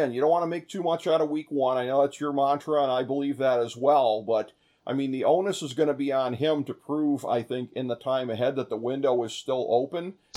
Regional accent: Ohio, United States; feeling kind of distant from my hometown Browns, as we have covered on the show previously

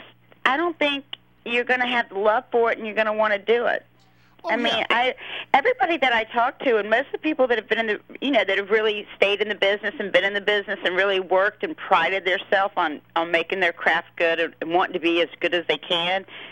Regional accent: the South, United States; accent: southern; My southern accent was really bad.

